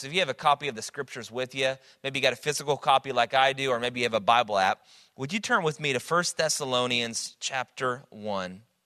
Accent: Dallas, Texas, United States; I'm from Dallas originally, but I love Houston.

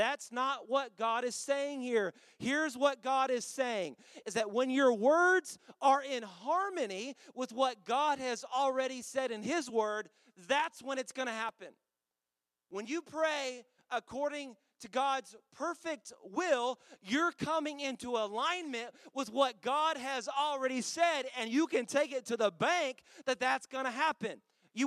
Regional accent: Dallas, Texas, United States; I'm from Dallas, so I am wearing a Dallas Cowboys hat.

